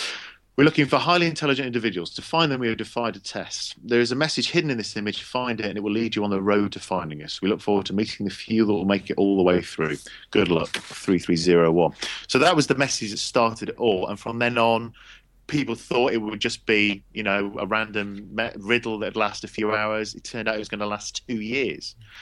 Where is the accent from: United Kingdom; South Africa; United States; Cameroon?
United Kingdom; accent: English; and enjoyed myself thoroughly with my English accent.